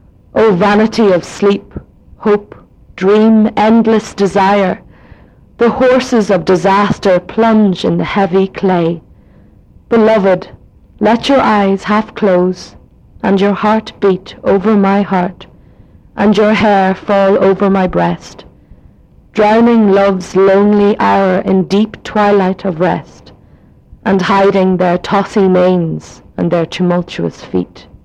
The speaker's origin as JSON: {"language": "English", "region": "Ulster", "country": "Ireland", "said": "I'm from Donegal, which is in the very northwest of Ireland. It's basically to the west of the border of Northern Ireland."}